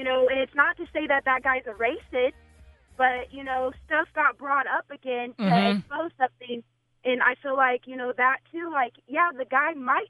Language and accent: English; Brownsburg, Indiana, United States; So, yeah, I'm from Brownsburg. I grew up there my whole life